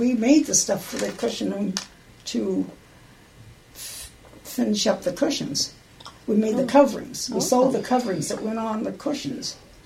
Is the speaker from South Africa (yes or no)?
no; Toronto, Ontario, Canada; born there; moved away; So when I became a citizen in this country, I was born in Toronto, Canada